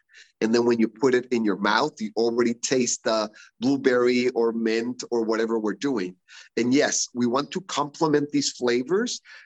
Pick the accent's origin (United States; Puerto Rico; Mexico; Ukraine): Mexico; I was born and raised in Mexico